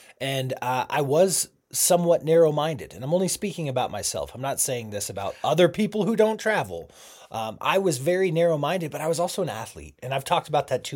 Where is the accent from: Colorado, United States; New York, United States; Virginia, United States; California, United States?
Colorado, United States; Boulder; I'm from Boulder, Colorado.